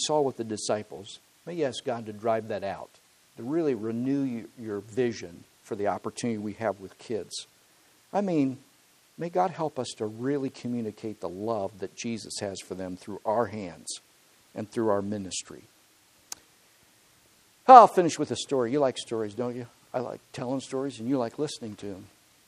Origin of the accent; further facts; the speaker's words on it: Huntingdon, Pennsylvania, United States; I was in Tyrone, Pennsylvania, which just happens to be about 30 miles north of my hometown in Huntingdon.